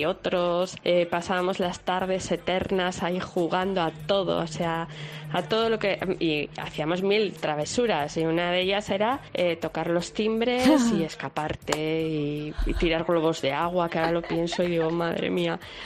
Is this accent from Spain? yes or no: yes; San Sebastián, Basque Country, Spain; de San Sebastián. A mí de pequeña yo vivía en un barrio aquí de Donosti